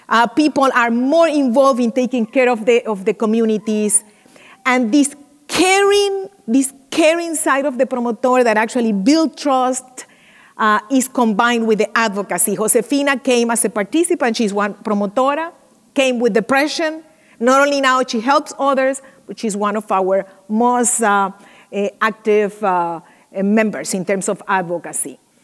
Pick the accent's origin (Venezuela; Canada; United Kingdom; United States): Venezuela; We are working in Venezuela right now, in the middle of one of the most difficult moments of my home country.